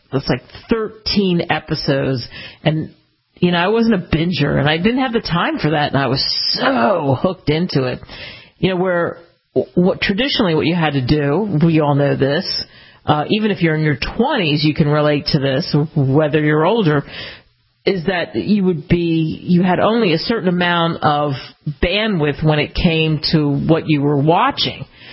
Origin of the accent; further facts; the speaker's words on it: United States; why I love being an American and love having had the ability in my life to live in every single what I call quadrant of the United States